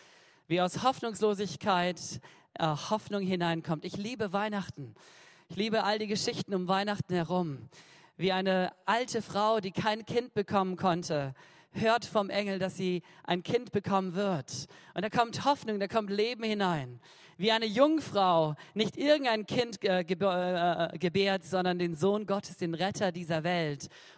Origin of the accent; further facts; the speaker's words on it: Cameroon; Ja, ich bin im Ausland groß geworden. Mein Papa und meine Mutter, sie waren Missionare in Kamerun.